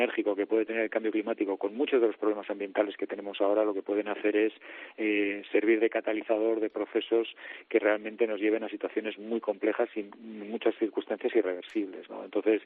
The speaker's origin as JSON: {"language": "Spanish", "town": "Bilbao", "region": "Basque Country", "country": "Spain", "tie": "born there", "also_born_or_lived": "Luarca", "lives_now": "Santander, Spain", "said": "Nací en Bilbao, vivo en Santander, pero me considero de Luarca, que está en Asturias"}